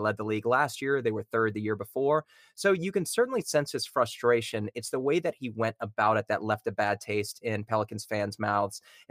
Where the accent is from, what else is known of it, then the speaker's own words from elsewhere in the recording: New Orleans, Louisiana, United States; moved away as an adult; also born or lived in New York / North Carolina; now in Florida, United States; Honestly, I spent about 10 years in New York. I'm originally born and raised in New Orleans, went to college in North Carolina, and then I moved down to Florida with my wife to be closer to her family